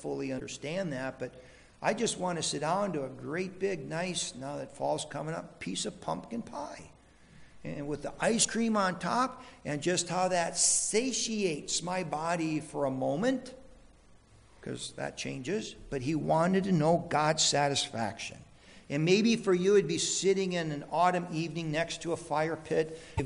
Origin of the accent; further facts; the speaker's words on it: Minnesota, United States; You know, growing up in Minnesota, I really enjoy the intensity of the summer sun.